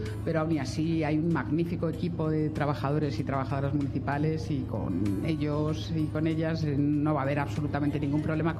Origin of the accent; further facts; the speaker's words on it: Corcón, Spain; also born or lived in Germany; Mis padres emigraron a Alemania a trabajar en la fábrica de la ópera al lado de Frankfurt y mi hermano el mayor y yo nacimos allí. Yo vine a vivir al Corcón con meses.